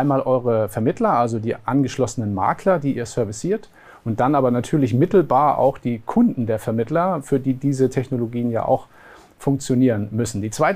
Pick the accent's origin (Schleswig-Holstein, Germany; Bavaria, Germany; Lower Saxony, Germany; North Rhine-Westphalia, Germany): Schleswig-Holstein, Germany; Lübeck; in meiner Heimatstadt Lübeck